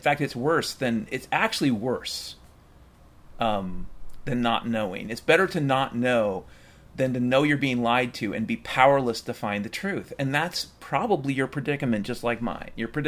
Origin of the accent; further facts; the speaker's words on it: Ireland; And I'm Irish, so I know a good lie when I see one.